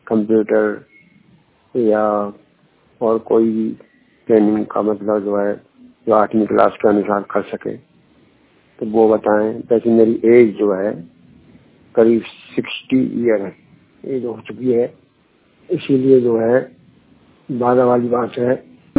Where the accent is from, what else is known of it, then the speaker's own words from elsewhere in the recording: Ballabhgarh, Haryana, India; मैं मल्लभगढ़ फरीदाबाद का रहने वाला हूँ।